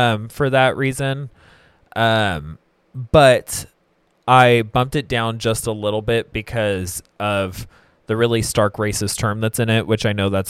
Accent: Drain, Oregon, United States; Growing up in Drain, religion's scary.

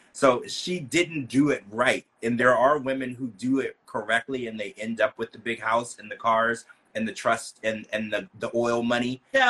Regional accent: Louisiana, United States; I grew up in Louisiana, so we would go to the church

